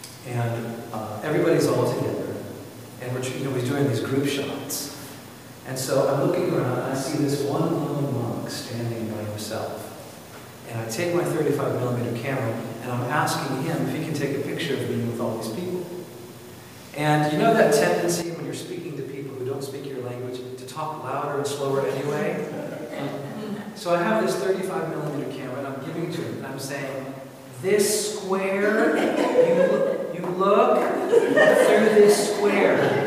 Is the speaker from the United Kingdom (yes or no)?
yes; England, United Kingdom; And he's speaking Russian and I'm English.